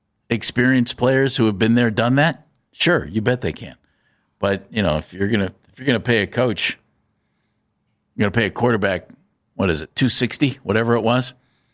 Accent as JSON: {"language": "English", "region": "Tennessee", "country": "United States", "said": "We're from Tennessee."}